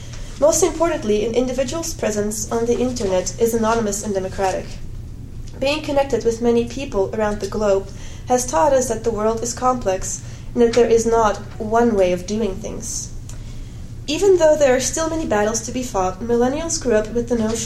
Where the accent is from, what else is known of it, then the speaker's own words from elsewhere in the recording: Antwerp, Flanders, Belgium; moved away as an adult; now in United States; I'm a native from Antwerp, Belgium, and I moved to the United States in 1999.